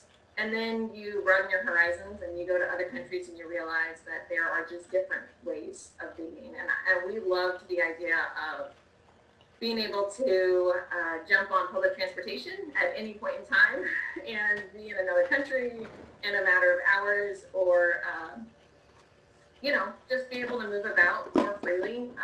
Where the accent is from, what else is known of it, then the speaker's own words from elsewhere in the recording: Salem, United States; So at any rate, born and raised in Salem, though. My parents still own the place I grew up on, which is up on Alter Heights Road, up there by the water tower that sits on the ground